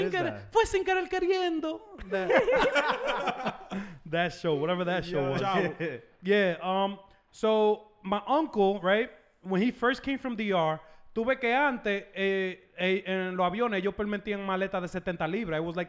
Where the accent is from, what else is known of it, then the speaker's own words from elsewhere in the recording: Baní, Peravia, Dominican Republic; Yo soy de Baní.